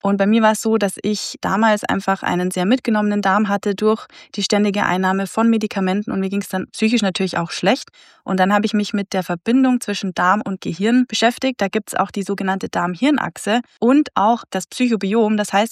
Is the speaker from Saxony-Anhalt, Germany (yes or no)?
no; Bavaria, Germany; Aber ich bin ja aus Bayern und dementsprechend sage ich Karottensuppe